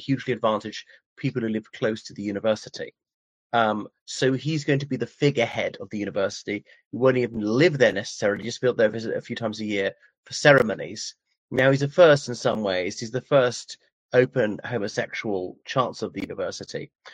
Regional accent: Ireland; from Ireland.

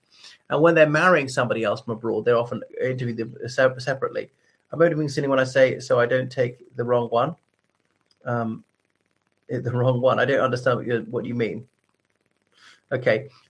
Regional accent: Ireland; I'm from the Republic of Ireland. I'm also a British citizen.

